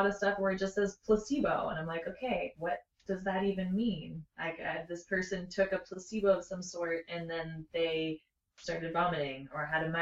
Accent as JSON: {"language": "English", "town": "Sebastopol", "region": "California", "country": "United States", "tie": "born or raised there", "said": "I grew up in Sebastopol, right? Northern California."}